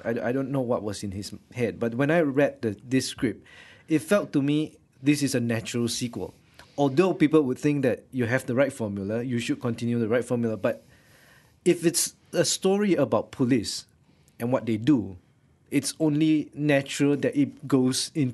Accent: Malaysia; I think eventually that's where we as Malaysian filmmakers want to do. We want to make a Malaysian film.

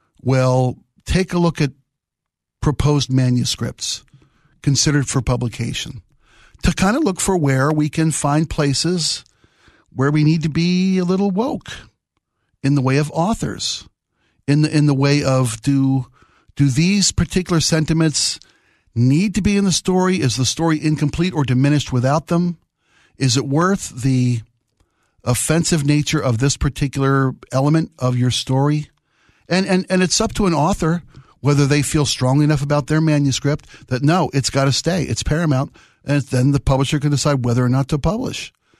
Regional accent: Mid-Atlantic, United States; I was born and raised in the Mid-Atlantic where lacrosse is the spring sport, not baseball.

